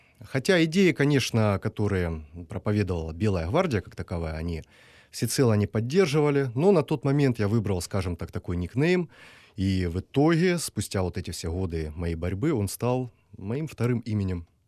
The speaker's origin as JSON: {"language": "Russian", "town": "Novocherkassk", "region": "Rostov Oblast", "country": "Russia", "tie": "born there", "said": "Я родился в Новочеркасске. По происхождению являюсь донским казаком."}